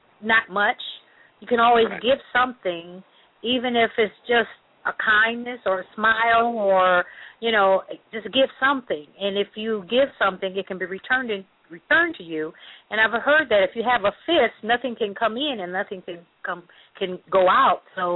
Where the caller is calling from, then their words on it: Indiana, United States; I'm calling from Indiana.